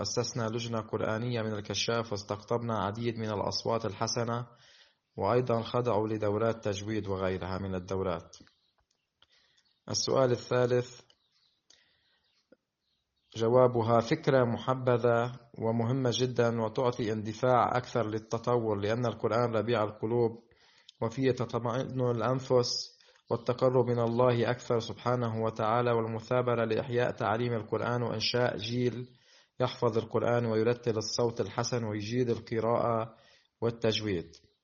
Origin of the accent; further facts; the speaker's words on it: Taraya, Baalbek-Hermel, Lebanon; من البقاع طارية. ولدت وترعرعت في بلدتي ودرست حتى الصف التاسع أساسي.